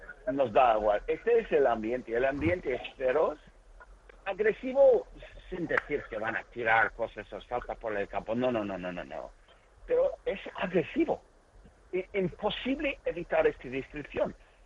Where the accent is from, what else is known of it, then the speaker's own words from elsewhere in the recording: Aberdeen, Scotland, United Kingdom; Spanish is a second language; porque yo soy de Aberdeen